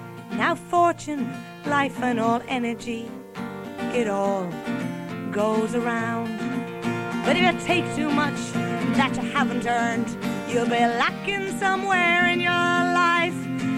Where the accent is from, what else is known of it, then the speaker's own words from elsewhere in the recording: Dublin, Leinster, Ireland; Well, I was born and raised in Dublin, and there was five kids in our family, and I was the youngest.